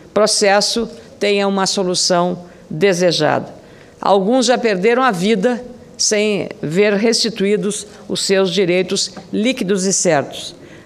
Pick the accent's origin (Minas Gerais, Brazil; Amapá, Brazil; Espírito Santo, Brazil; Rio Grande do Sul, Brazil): Rio Grande do Sul, Brazil; Eu, como gaúcha